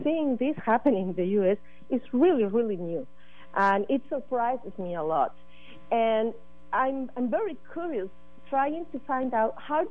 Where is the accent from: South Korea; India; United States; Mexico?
Mexico; moved away as an adult; I'm originally from Mexico. I've been living here for 12 years.